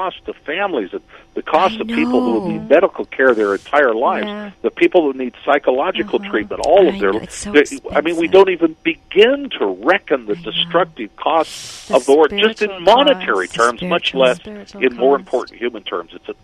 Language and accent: English; Flagstaff, Arizona, United States; when I was a kid and growing up in Flagstaff, Arizona